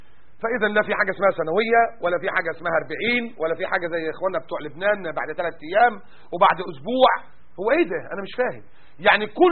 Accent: Egypt; الحداد عندنا في مصر أسود

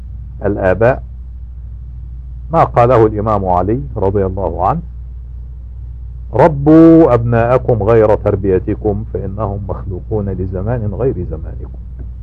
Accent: United States; الحمد لله هداني الله للإسلام وأصبحت مسلما، ولكنني أمريكي وأنا فخور بهذا.

